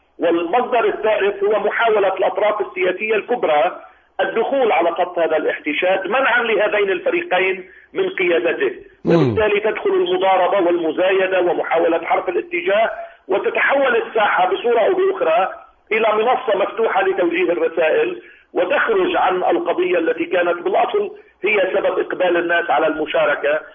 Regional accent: Lebanon; نحن اللبنانيون تعلمنا من تونس وتعلمنا من مصر

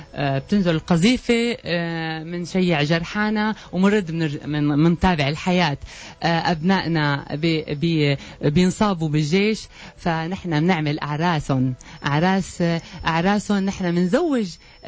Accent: Syria; نحن مندعيكم منقلكم تعوا سياحة لعنا على سوريا، لساتها سوريا حلوة.

